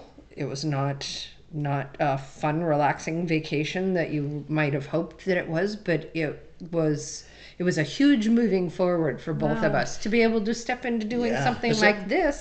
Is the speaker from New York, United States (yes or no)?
no; Colorado, United States; born there; because I was born in Colorado. You know, I've been a mountains and Midwest girl all my life.